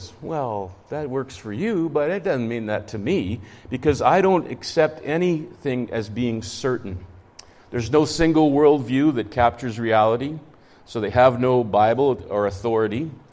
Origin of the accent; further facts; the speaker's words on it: Edmonton, Alberta, Canada; I grew up in Edmonton. My first 2 years in grade school, I went to school in the 1960s.